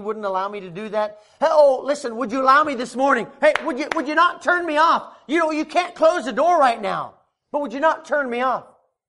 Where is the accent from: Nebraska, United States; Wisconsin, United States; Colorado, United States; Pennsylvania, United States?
Colorado, United States; I don't know that I've necessarily seen it out here in South Carolina, but growing up in Colorado and a place where just, you know, there are no trees anywhere for miles and miles.